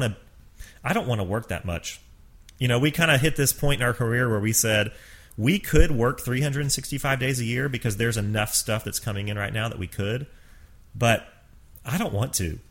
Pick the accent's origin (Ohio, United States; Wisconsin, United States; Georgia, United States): Georgia, United States; Because I grew up in Georgia. I loved his history in Atlanta